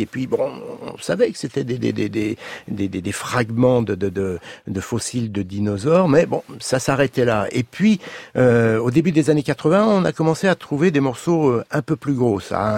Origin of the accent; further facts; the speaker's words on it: Pays de la Loire, France; je suis originaire de Vendée, que j'allais souvent en vacances au bord de la mer, dans le marais vendéen